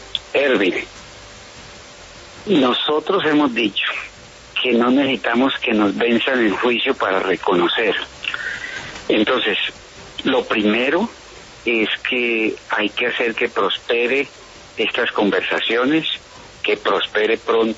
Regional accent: Colombia

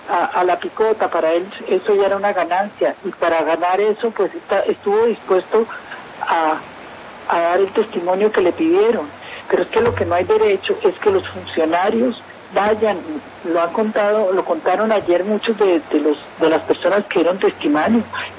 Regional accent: Colombia; somos todos los colombianos los que de una manera u otra estamos viviendo con angustia, con desesperación, con miedo.

